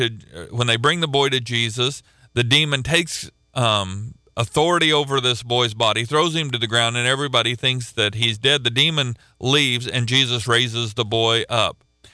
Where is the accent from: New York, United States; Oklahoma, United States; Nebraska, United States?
Oklahoma, United States; And I'm from Oklahoma. I root for the University of Oklahoma.